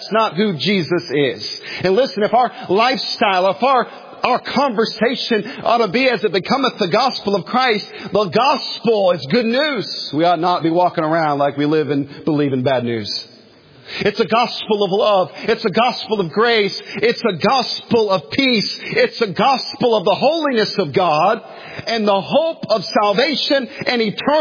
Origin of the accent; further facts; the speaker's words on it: United States; Hey, I love being an American, but listen, I live for heaven.